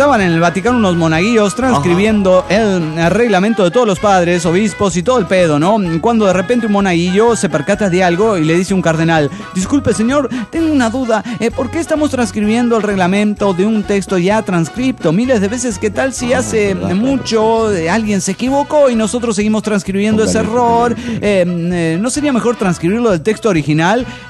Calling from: Cachaquí, Santa Fe, Argentina; de Cachaquí, Santa Fe, Argentina.

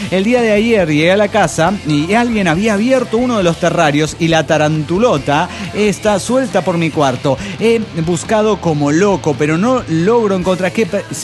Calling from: Quito, Pichincha, Ecuador; Soy el gusano de Quito, Ecuador.

